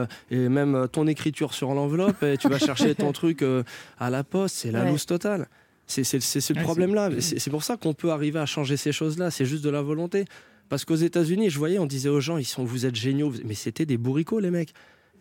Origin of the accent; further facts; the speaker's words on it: Saint-Denis, Île-de-France, France; On a grandi ensemble à Saint-Denis.